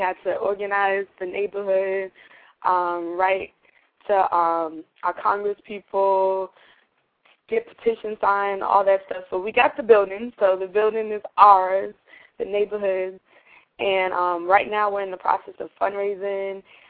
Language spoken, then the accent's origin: English; Boston, Massachusetts, United States; So I was able to bring it back to Boston, my hometown